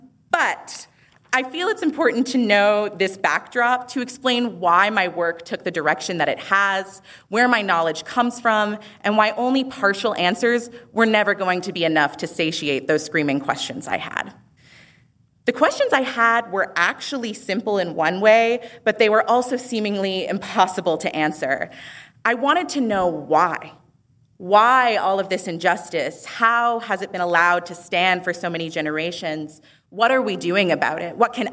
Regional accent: Thunder Bay, Ontario, Canada; Apart from growing up in Thunder Bay, I'm also the granddaughter of two residential school survivors, making me what we sometimes call an intergenerational survivor of the system.

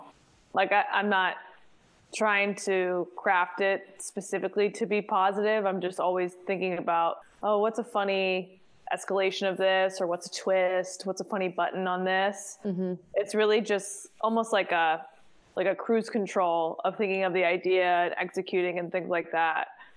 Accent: Wilmington, Delaware, United States; Delaware. Wilmington, Delaware.

